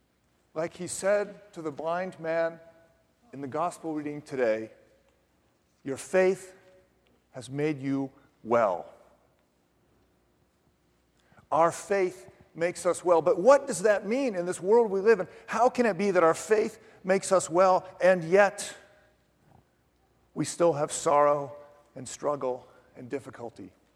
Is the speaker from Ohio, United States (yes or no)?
yes; Cincinnati, Ohio, United States; I woke up at my hometown of Cincinnati, and it was 38 degrees.